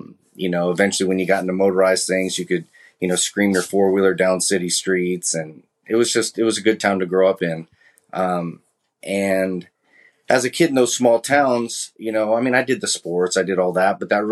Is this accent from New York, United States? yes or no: no; Danville, Illinois, United States; Well, I mean, I grew up in a small town in central Illinois. It's town called Danville, Illinois. It's near Champaign, Urbana, right off of I-70.